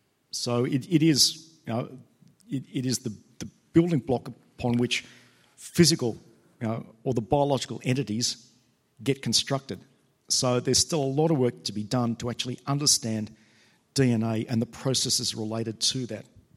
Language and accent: English; Sydney, New South Wales, Australia; I come from Sydney.